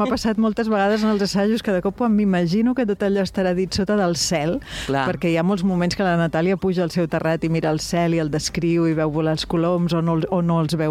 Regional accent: Barcelona, Catalonia, Spain; jo sóc del barri de Gràcia

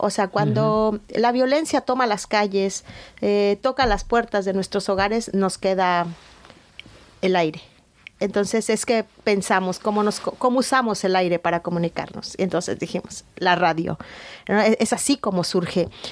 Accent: Alpuyeca, Morelos, Mexico; Fíjense que en mi pueblo hay una gran contradicción, porque Alpuyeca significa lugar de agua salada

